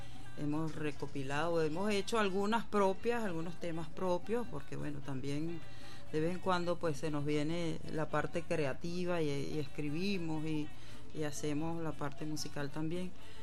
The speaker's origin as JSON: {"language": "Spanish", "town": "Cumaná", "region": "Sucre", "country": "Venezuela", "tie": "born or raised there", "said": "yo nací en la ciudad de Cumaná. Uh-huh. Y bueno, cumanesa, pura cepa de corazón, alma y vida"}